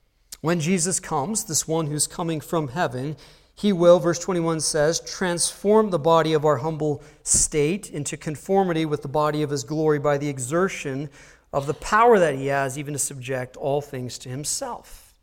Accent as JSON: {"language": "English", "country": "United States", "said": "As American citizens, we have the privilege of enjoying, I think, many of these things that people around the world don't enjoy at all."}